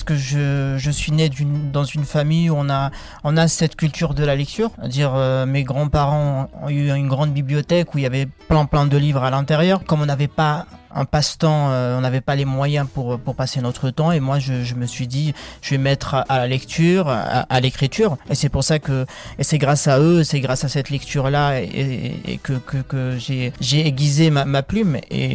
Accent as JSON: {"language": "French", "town": "Seddouk", "region": "Béjaïa Province", "country": "Algeria", "tie": "born or raised there", "moved": "as an adult", "lives_now": "France", "said": "Je suis né en Algérie, à Sedouk, dans la wilaya de Béjaïa. J'ai fait la majeure partie de mes études en Algérie. Ensuite, je suis venu en France"}